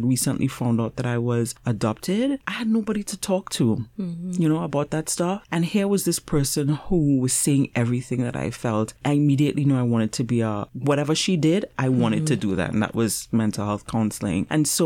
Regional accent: Trinidad & Tobago; So I grew up in Trinidad and Tobago

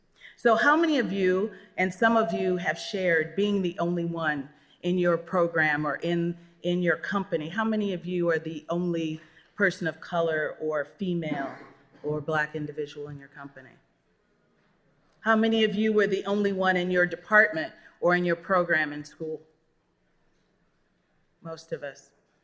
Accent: California, United States; And I'm from Silicon Valley, so I have a completely different spin on D&I, and in particular, diversity and inclusion.

